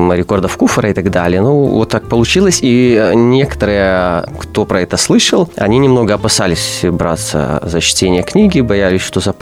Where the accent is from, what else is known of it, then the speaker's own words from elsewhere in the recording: Barysaw, Minsk Region, Belarus; я сам из Борисова